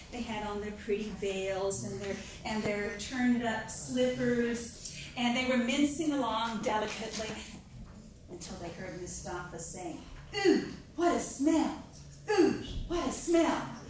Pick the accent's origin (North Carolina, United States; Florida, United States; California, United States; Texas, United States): Florida, United States; Tallahassee; I'm from Tallahassee, and I'd like to tell you a story from Turkey.